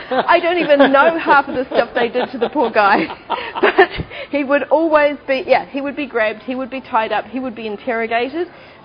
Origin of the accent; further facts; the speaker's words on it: Wellington, New Zealand; lay a story trail through the streets of Wellington, my hometown